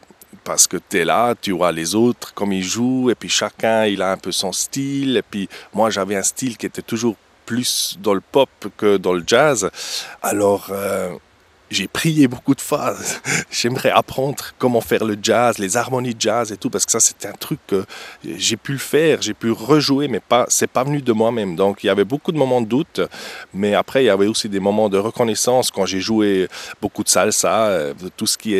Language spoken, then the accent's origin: French; Biel, Bern, Switzerland; suis un 100% biennois, je vis le bilinguisme. Ma femme, elle est romande, moi je suis suisse-allemand, les enfants, ils parlent deux langues, je suis biennois